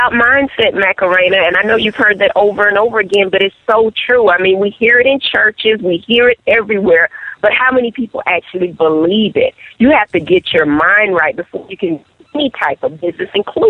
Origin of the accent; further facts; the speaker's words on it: Miami, Florida, United States; I'm from Miami, Florida. I started out in Overtown by way of Liberty City and then Carroll City.